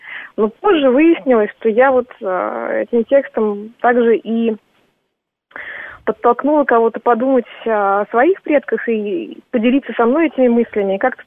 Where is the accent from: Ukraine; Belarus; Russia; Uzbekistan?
Russia; Kazan, Tatarstan; я выросла в Казани, и я ощущаю татарское в себе